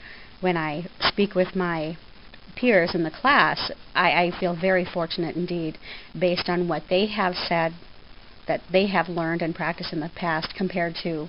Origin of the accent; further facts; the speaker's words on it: Detroit Lakes, Minnesota, United States; I'm from Detroit Lakes, Minnesota.